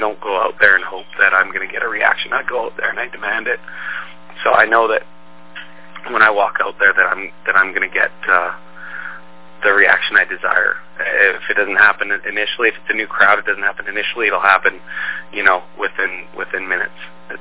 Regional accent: Canada; I do take pride though in being Canadian, and the fact that Canada has contributed a lot of amazing wrestlers, to the industry.

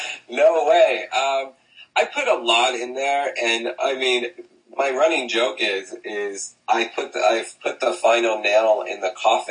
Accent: Midwest, United States; now in New York, United States; my background is I'm from the Midwest, from a small town in the Midwest.

